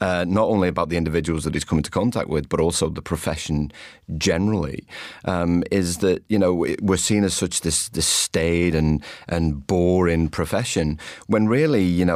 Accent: Liverpool, North West England, United Kingdom; I'm from a part of the UK, I'm from Liverpool

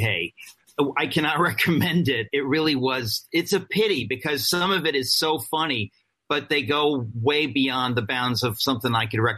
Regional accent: New York, United States; we've known people like this growing up in the New York area.

